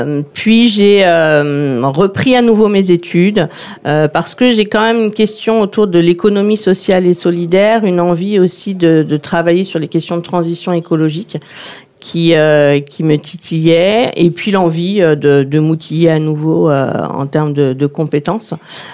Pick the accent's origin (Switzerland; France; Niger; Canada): France; Argenteuil, Île-de-France; moi, j'ai grandi à Argenteuil. Je dois beaucoup à la mixité sociale que représentait cette ville dans les années 80.